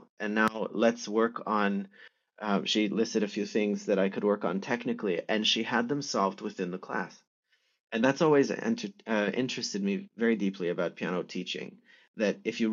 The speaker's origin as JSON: {"language": "English", "town": "Toronto", "region": "Ontario", "country": "Canada", "tie": "born or raised there", "also_born_or_lived": "Niagara Falls", "lives_now": "Montreal, Canada", "said": "I'm originally from Ontario. I was born in Niagara Falls, and I grew up in Toronto, and now I live in Montreal."}